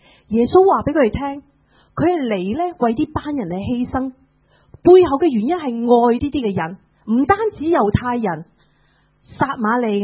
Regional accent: China; 很多时候我们中国人为人评理啊

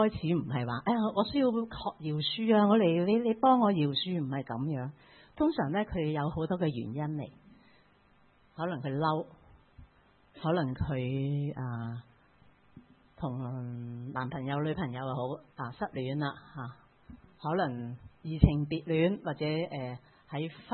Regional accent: Hong Kong; now in Canada; 譬如我在加拿大，我在香港過去加拿大的時候，有時候我會覺得都是香港好

